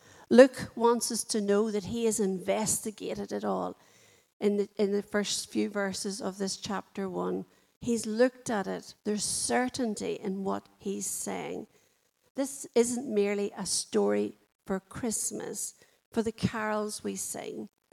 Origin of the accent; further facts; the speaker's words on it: Northern Ireland, United Kingdom; if I was speaking to someone in Northern Ireland and I said to them, "Oh, I grew up in South Armagh,"